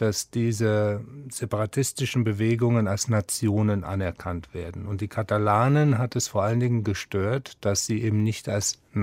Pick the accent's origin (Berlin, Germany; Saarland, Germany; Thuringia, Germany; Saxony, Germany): Saarland, Germany; In meiner Heimatregion beispielsweise, das Saarland kooperiert stark mit Lothringen, Luxemburg und mit dem Elsass, weil man auch gemeinsame sprachliche Grundlagen hat.